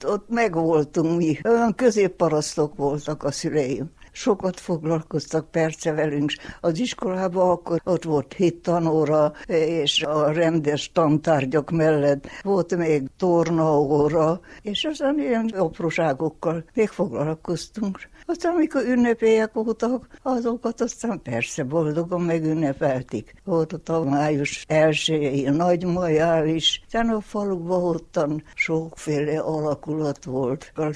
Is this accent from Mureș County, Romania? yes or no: yes; Küküllődomb, Mureș County, Romania; born or raised there